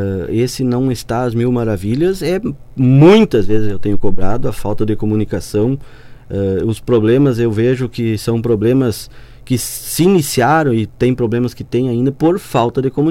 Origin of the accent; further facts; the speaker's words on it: São Nicolau, Rio Grande do Sul, Brazil; E nós, como São Nicolauense, como vice-prefeito, que amo a minha terra